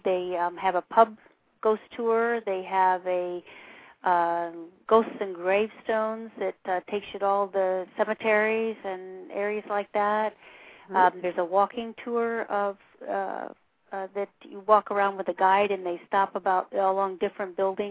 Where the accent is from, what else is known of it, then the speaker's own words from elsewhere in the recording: Florida, United States; You know, we're from the South Florida, and so to here it seems so much cooler.